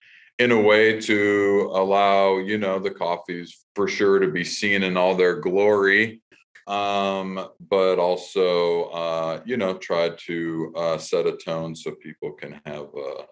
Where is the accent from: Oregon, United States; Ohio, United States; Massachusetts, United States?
Ohio, United States; Cleveland; I am from Cleveland, actually. From Cleveland.